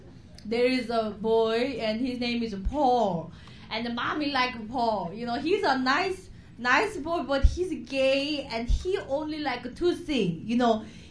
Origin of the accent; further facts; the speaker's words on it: San Francisco, California, United States; Now, I grew up in San Francisco. And, you know, like, I grew up in the midst of Polk Street, Hanky Code, Poppers, San Francisco. So that's, like, my childhood.